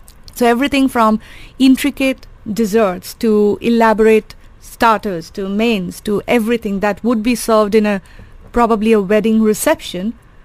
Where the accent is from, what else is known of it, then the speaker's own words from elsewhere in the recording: Kolkata, West Bengal, India; I grew up in Calcutta, and very typical Bengali parents.